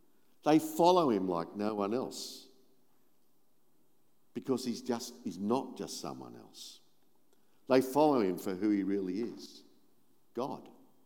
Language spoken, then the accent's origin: English; Campbelltown, New South Wales, Australia; Now, I remember growing up in Campbelltown and going to the show one year